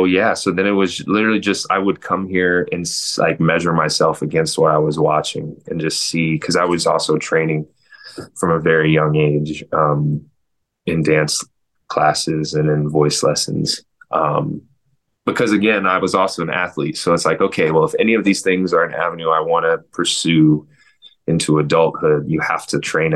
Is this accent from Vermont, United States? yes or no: no; Tennessee, United States; also born or lived in Indiana; now in New York City, United States; and we grew up in Tennessee and Indiana, so it's like very different places.